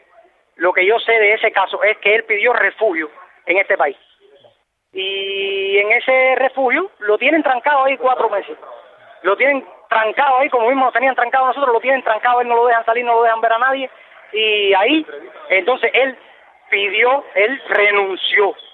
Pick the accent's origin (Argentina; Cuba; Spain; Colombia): Cuba; Matanzas